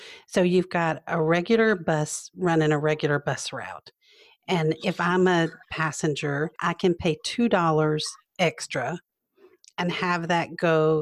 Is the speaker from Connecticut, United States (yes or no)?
no; Greenville, South Carolina, United States; I know that the Midlands in Columbia has some of the same challenges that we have in my hometown of Greenville and Nicole's home of Greenville